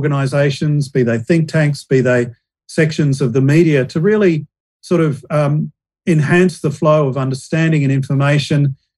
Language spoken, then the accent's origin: English; Australia; I'm hoping as an Australian foreign policy scholar at an Australian university